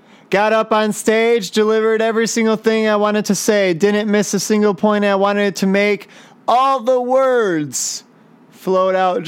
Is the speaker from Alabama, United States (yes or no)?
no; Chicago, Illinois, United States; "But we're from Chicago, Illinois."